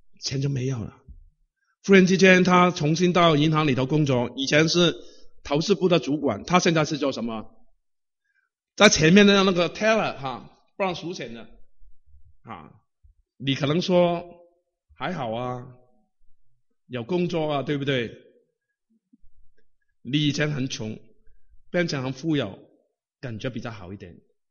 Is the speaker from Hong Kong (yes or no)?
yes; Hong Kong; 我们从香港来的，我们面对一个问题是怎么样呢？一九九七的问题啊